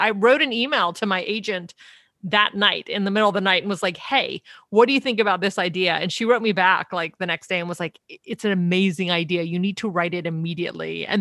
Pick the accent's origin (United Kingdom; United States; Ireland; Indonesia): United States; Tennessee; also born or lived in New York; So I grew up in Tennessee, actually. And so I always lived in small towns. So when I went to NYU for college, I was 18 when I arrived in New York.